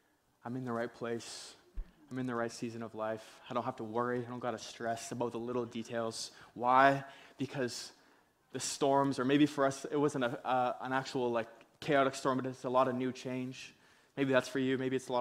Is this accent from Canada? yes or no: yes; Victoria, British Columbia, Canada; You know, for me, me and my wife, Maya, we moved here a couple months ago. I came from Victoria, and she came from Chilliwacken, and this has been a totally new season for us.